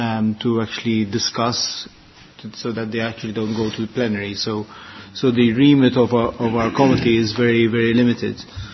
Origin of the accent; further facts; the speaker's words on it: Gozo, Malta; because I come from Gozo. mm-hmm. which is the other island.